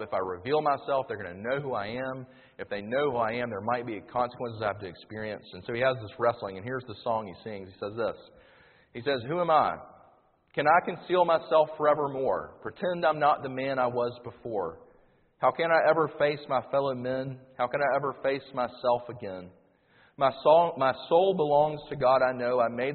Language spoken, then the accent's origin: English; Sumter, South Carolina, United States; one of the things I loved about moving back to Columbia is that because I'm from Sumter, I know all the back roads.